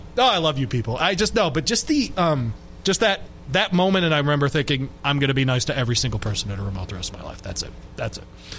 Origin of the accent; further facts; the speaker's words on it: United States; This is why I love being an American.